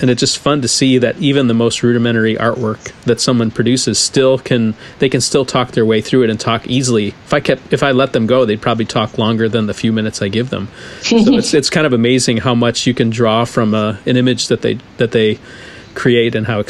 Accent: Midwest, United States; being a Midwesterner, you got to pull in the practical stuff.

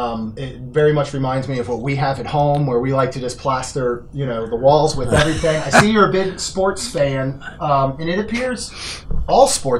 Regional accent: Maryland, United States; I grew up in Maryland, and we went to Memorial Stadium.

